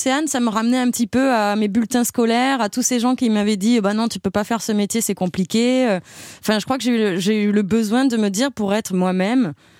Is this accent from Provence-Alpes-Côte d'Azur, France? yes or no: yes; Avignon, Provence-Alpes-Côte d'Azur, France; Je viens d'Avignon. Et c'est vrai que sur cette chanson, mon accent ça s'entend particulièrement.